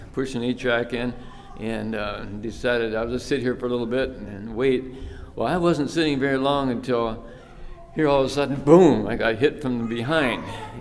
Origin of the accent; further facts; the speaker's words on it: Minnesota, United States; I mean, I am from Minnesota. Snow is no big deal to me.